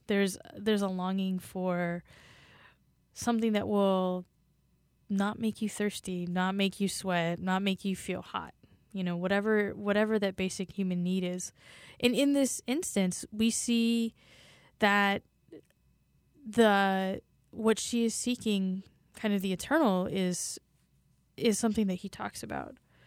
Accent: West Coast, United States; I'm originally from the West Coast, and so water, I think, always has been a big image for me.

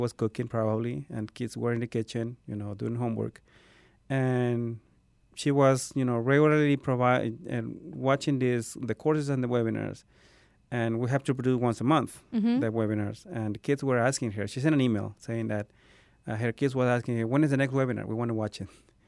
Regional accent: Peru; I'm from Peru, and my formation is with the Salesians in a religious order, in a youth group.

